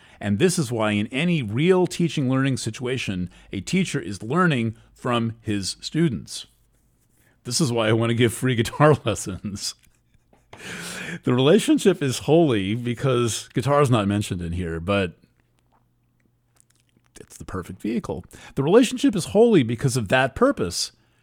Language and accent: English; Brooklyn, New York, United States; born there; Oh, I was born in Brooklyn at Brookdale Hospital and so on.